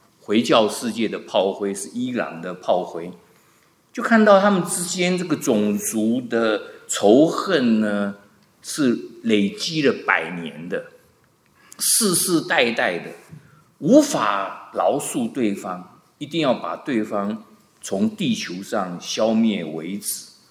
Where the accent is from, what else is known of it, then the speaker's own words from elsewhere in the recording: China; 我们中国人是蛮喜欢讲关系的，走后门，拉关系，有关系就没关系，没关系就有很大的关系，变成这个样子。